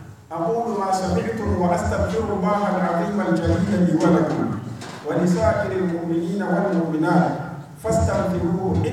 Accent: Niger; اللهم احفظ بلادنا النيجر واجعله آمنا مطمئنا

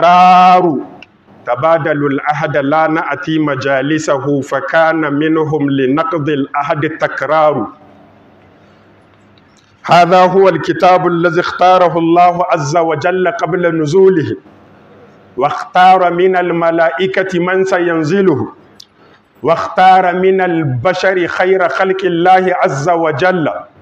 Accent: Niger; بلادنا النيجر

